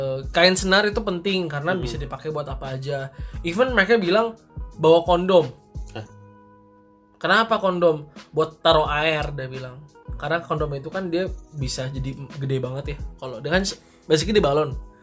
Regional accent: Tangerang, Banten, Indonesia; Jadi gue hidup, gue besar di Tangerang, kemudian ada rencana untuk pindah ke bagian lain dari Tangerang.

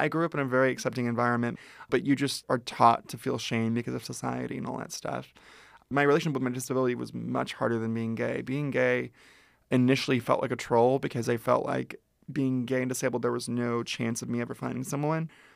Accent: Ventura, California, United States; I grew up in Ventura, which is an hour north of here.

